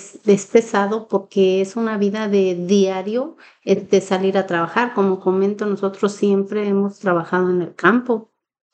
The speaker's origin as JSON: {"language": "Spanish", "country": "Mexico", "said": "las personas que se vienen todas, como yo lo hice, por una ilusión, por algo, porque sabemos lo que está pasando en mi país, México, que hay mucha violencia, pues bastante gente se viene para acá."}